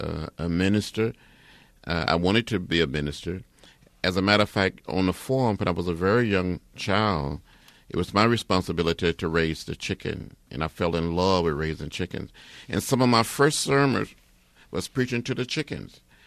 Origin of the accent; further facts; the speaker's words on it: Troy, Alabama, United States; Well, I grew up in Alabama, about 50 miles from Montgomery, near a little place called Troy. My father had been a sharecropper, a tenant farmer. I grew up very, very poor